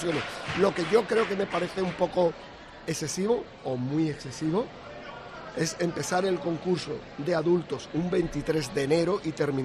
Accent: Cádiz, Andalusia, Spain; es algo que como gaditano, porque al final en el ayuntamiento pues estamos de paso, pero seguiremos viviendo en Cádiz

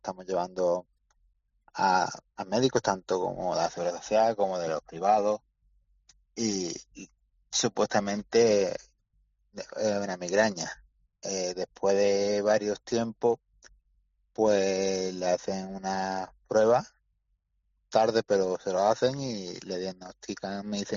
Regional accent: San Pedro Alcántara, Andalusia, Spain; somos de San Pedro, pues todos los días de Málaga para San Pedro

